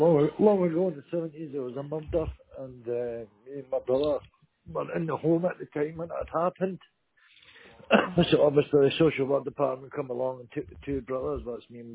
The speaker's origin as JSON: {"language": "English", "town": "Grangemouth", "region": "Scotland", "country": "United Kingdom", "tie": "born or raised there", "said": "I grew up in the Central Region Belt, which is in Grangemouth, the Central Region Belt."}